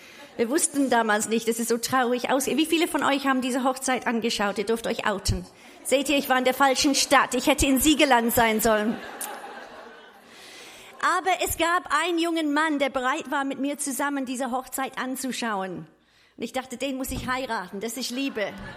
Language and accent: German; England, United Kingdom; now in Reutlingen, Germany; Ich komme ursprünglich aus England, aber heute aus Reutlingen, beziehungsweise gestern aus Reutlingen.